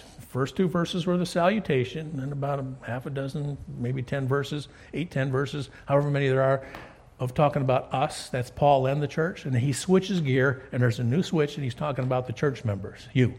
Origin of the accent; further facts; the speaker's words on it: Detroit, Michigan, United States; born there; I was born in Old Providence Hospital in downtown Detroit